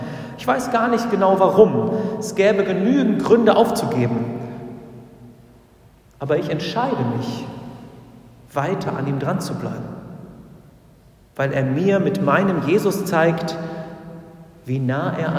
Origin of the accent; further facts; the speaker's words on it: Ukraine; Ich freue mich immer, wenn ich Schätzdrück, ein Weihnachtslied aus meiner Heimat höre.